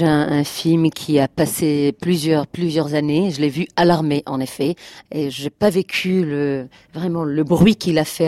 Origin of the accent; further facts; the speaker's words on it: Haifa, Haifa District, Israel; French is a second language; also born or lived in Beersheba / Tel Aviv; Et nous, la famille, on est déménagé de Beersheva au nord d'Israël, à Haïfa. Et quand je me suis grandie, je déménageais encore au centre, à Tel Aviv.